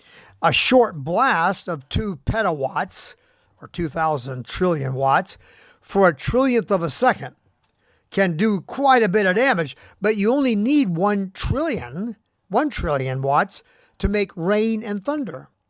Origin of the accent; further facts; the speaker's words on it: California, United States; I'm Californian.